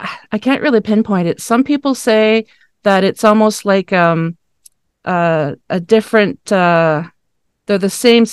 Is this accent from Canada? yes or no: yes; Dieppe, New Brunswick, Canada; I am Canadian. I was born and raised in a province called New Brunswick. That's on the east coast of Canada. And the little town that I lived in was called Dieppe. And we lived on a top floor of a three-story apartment building.